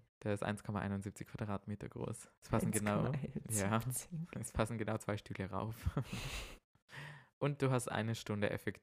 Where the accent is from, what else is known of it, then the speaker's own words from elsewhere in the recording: Vorarlberg, Austria; Also bei uns in Vorarlberg, wenn ihr wandern geht